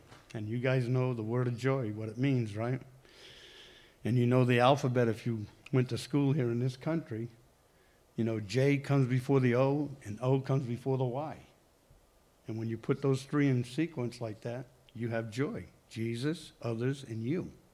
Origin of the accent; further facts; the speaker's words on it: Rehoboth, Massachusetts, United States; moved away; also born or lived in California; I grew up in Massachusetts, a town called Rehoboth, Mass., which is southwest of Boston, about 40 miles.